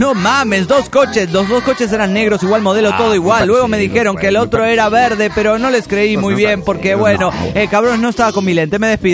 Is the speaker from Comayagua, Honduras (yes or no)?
no; San Pedro Sula, Cortés, Honduras; Yo me voy a Honduras a casarme, que es mi tierra natal, la tierra que me vieron hacer. Y para que no digan que yo no molesto parejo, la ceremonia no será en mi ciudad natal, en San Pedro Sula